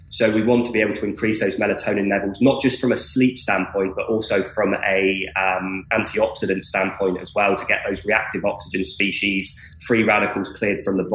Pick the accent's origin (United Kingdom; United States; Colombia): United Kingdom; I'm going to have to say this in centigrade because I'm British and that's what we use.